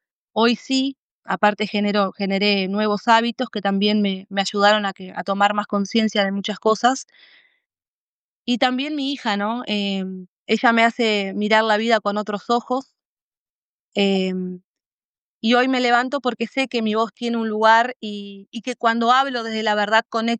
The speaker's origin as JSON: {"language": "Spanish", "region": "Rivera", "country": "Uruguay", "tie": "born or raised there", "said": "soy oriunda de Rivera, para los que no saben"}